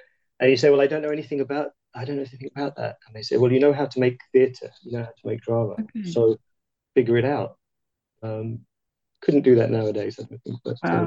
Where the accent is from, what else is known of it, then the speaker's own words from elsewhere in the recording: England, United Kingdom; moved away as an adult; now in Belgrade, Serbia; I'm from England originally, and I've been now based in Serbia for nearly 20 years. So I live in Belgrade in Serbia.